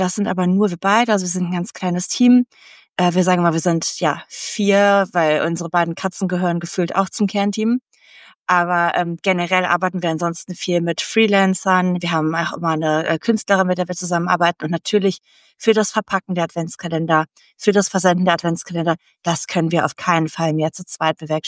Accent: Cologne, North Rhine-Westphalia, Germany; Ich komme aus Köln

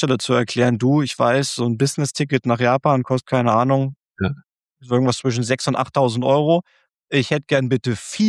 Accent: Eisenach, Thuringia, Germany; weil ich komme aus Eisenach

